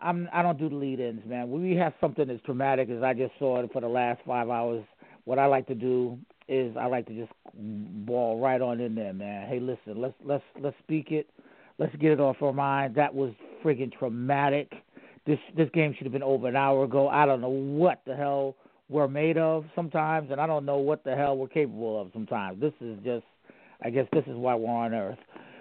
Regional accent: Brooklyn, New York, United States; I'm from Brooklyn.

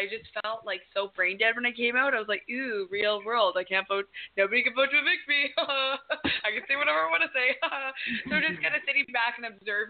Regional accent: Winnipeg, Manitoba, Canada; I'm from Winnipeg.

